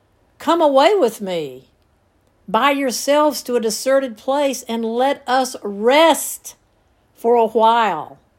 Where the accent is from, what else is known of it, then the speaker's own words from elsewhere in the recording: Rome, Georgia, United States; When I was growing up in Rome, Georgia, every single store in my hometown was closed on Sunday.